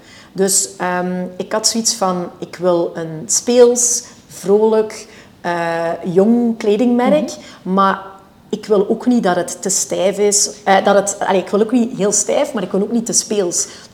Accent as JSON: {"language": "Dutch", "town": "Sint-Niklaas", "region": "Flanders", "country": "Belgium", "tie": "born or raised there", "also_born_or_lived": "Antwerp", "lives_now": "Nieuwkerke-Waas, Belgium", "said": "Ja, ik ben eigenlijk opgegroeid in Sint-Niklaas. En ik heb hier mijn kindertijd uiteraard doorgebracht. Dan ben ik eventjes over het water geweest, even al in Antwerpen gewoond."}